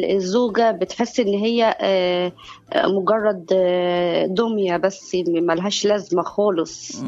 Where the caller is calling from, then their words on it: Ismailia, Ismailia Governorate, Egypt; من الاسماعيليه.